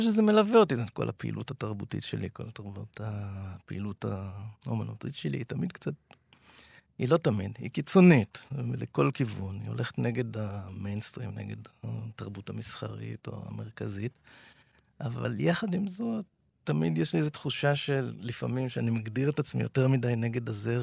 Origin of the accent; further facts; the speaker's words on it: Givatayim, Tel Aviv District, Israel; אני גדלתי בגבעתיים, נולדתי וגדלתי בגבעתיים. זאת אומרת, בורגנות טובה ככה